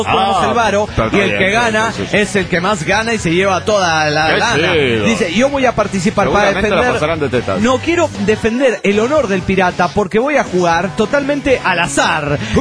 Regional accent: Ciudad Juárez, Chihuahua, Mexico; de Ciudad Juárez, México.

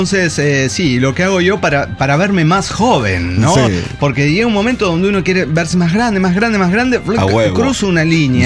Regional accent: Ecuador; now in Mexico; Yo originalmente soy de Ecuador, por si no saben mi currículum vitae.

